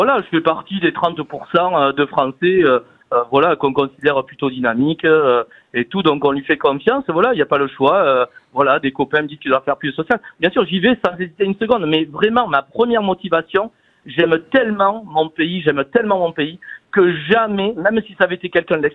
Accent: France; moi, je suis français, fier de l'être

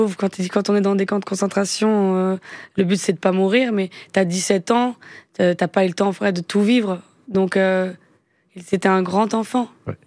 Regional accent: Vitry-sur-Seine, Île-de-France, France; also born or lived in Paris; Non, je suis né à Paris 4e, mais j'ai grandi. À un an, j'étais à Vitry.

